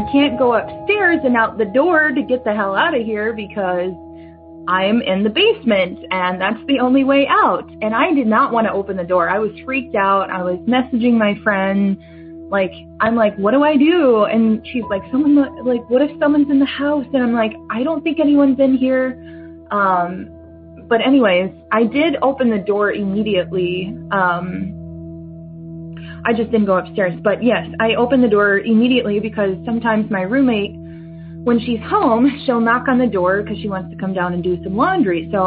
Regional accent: Minnesota, United States; I'm from Minnesota.

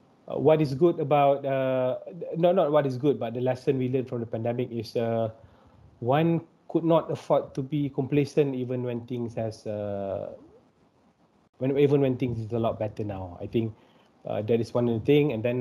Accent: Bangi, Selangor, Malaysia; Because I'm from Bangi, so I'm very happy to be able to do that.

